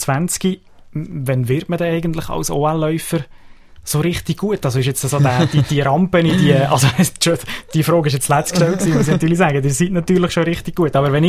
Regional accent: Aargau, Switzerland; wieder bei uns im Aargau?

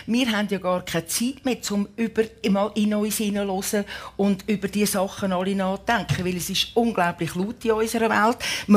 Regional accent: Küsnacht, Zurich, Switzerland; now in Feusisberg, Switzerland; von Küsnacht, damals, wo ich aufgewachsen bin, irgendwo lustigerweise auf Feusisberg, wo ich heute wohne.

